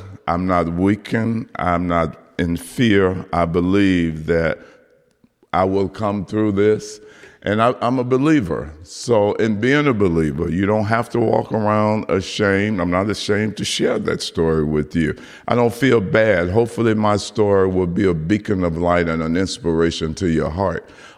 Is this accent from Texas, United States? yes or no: no; Whitehaven, Tennessee, United States; I live all the way at the Mississippi line. I come from Whitehaven.